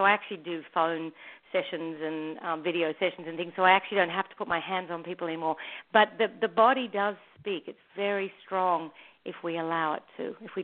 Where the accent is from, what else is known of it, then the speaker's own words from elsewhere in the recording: New South Wales, Australia; accent: Australian; I grew up in way out in the country in New South Wales, Australia, on a property, a big property outside of, way out, not in the outback